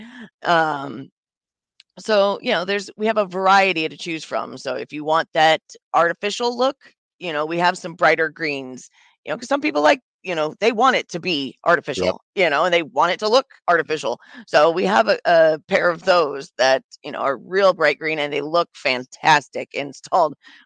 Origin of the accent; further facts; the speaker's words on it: Illinois, United States; moved away; No, I'm from Illinois originally, but I've been down here 26 years.